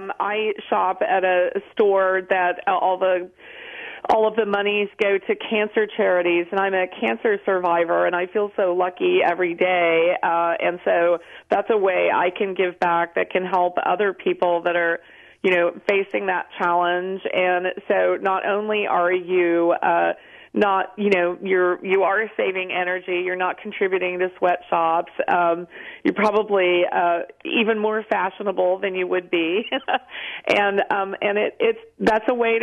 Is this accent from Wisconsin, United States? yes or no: no; West Virginia, United States; moved away as an adult; You heard me say that I came from West Virginia from very humble circumstances, and I came to San Francisco, to the big city